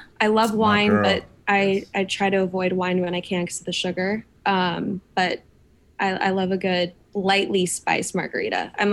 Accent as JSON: {"language": "English", "town": "Des Moines", "region": "Iowa", "country": "United States", "tie": "born or raised there", "lives_now": "Nashville, United States", "said": "Good. I mean, I lived in Des Moines, which is the biggest city in Iowa."}